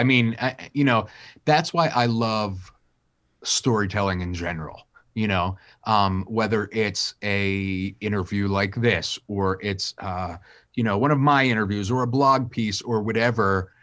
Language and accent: English; Wilmington, Delaware, United States; I mean, that's like, I'm a kid from Wilmington, Delaware.